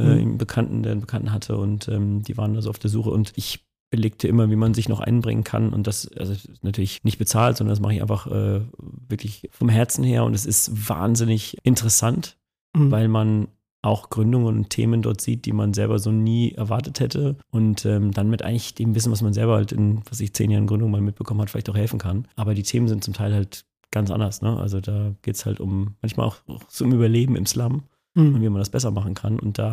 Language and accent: German; Bavaria, Germany; ich komme eigentlich aus Bayern. Da bin ich aufgewachsen, im kleinen Dorf.